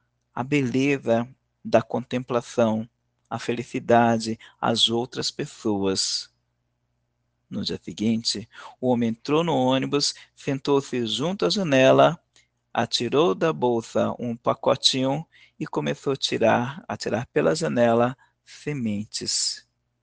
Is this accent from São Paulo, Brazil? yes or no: yes; São Paulo, Brazil; eu sou de São Paulo, capital, que é onde eu estou